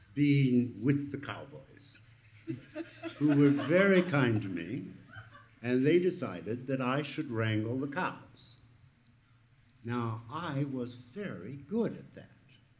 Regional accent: Denver, Colorado, United States; born there; This is my country. I was born in Denver, Colorado, in 1925.

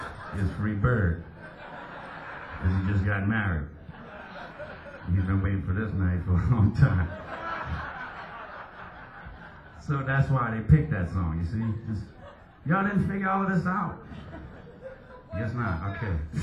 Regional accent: the South, United States; I grew up in the South. It was a requirement.

